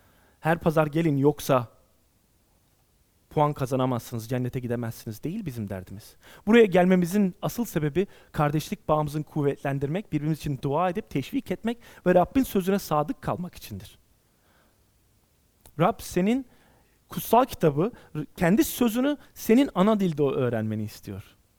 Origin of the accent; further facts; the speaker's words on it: Adana, Turkey; Ben Adanalıyım, yanlış anlamayın. Bu Adanalı, yani Adana'dan mı?